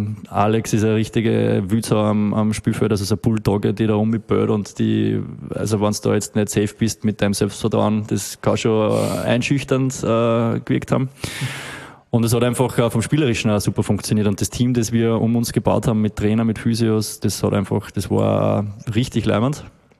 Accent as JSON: {"language": "German", "town": "Steyr", "region": "Upper Austria", "country": "Austria", "said": "Ich komme halt momentan 5-mal vielleicht im Jahr nach Steyr. Also ich bin aus Steyr"}